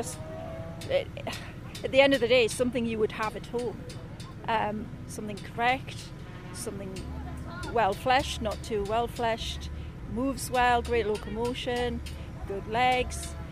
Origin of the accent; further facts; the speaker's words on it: North East England, United Kingdom; I'm from Northumberland, England.